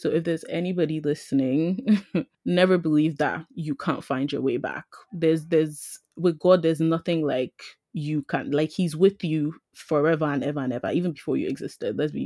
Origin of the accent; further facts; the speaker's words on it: Nigeria; growing up in Nigeria as a Nigerian girl